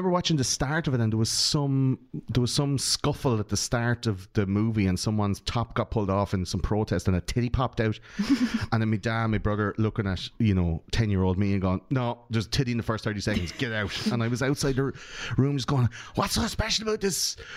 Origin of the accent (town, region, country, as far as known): Ireland; born or raised there